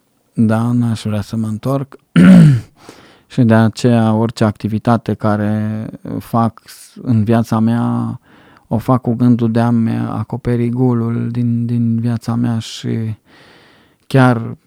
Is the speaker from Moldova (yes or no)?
no; Romania; știu care este, de unde provin eu. Îmi știu originea. și mă bucur că sunt român.